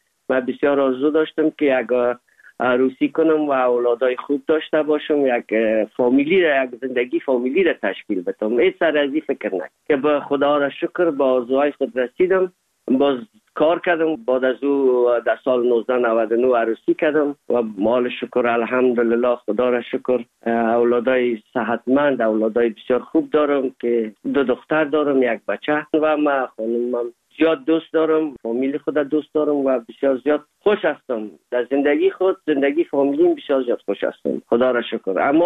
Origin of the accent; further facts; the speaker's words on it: Afghanistan; now in Germany; زمانی که ما از افغانستان آمدیم